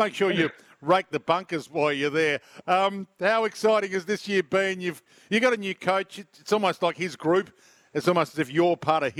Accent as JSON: {"language": "English", "region": "South Australia", "country": "Australia", "moved": "yes", "lives_now": "Melbourne, Australia", "said": "I'm from South Australia. I came to Melbourne or Victoria, and I loved it, and I've never gone home."}